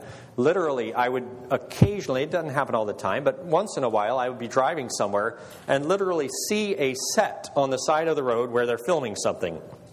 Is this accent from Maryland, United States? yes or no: yes; Maryland, United States; I was born in Maryland. I live in Maryland today. I've spent most of my life in Maryland, except for a brief period